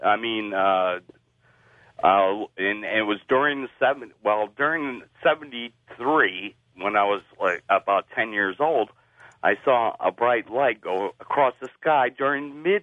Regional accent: Maine, United States; now in Manchester, United States; I'm from northern Maine originally, and I've seen many strange sights in there.

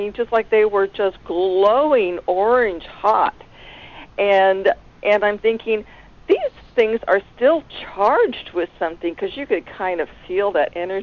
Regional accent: Idaho, United States; I'm from Idaho, and all along the Snake River there's just petroglyphs all over the place

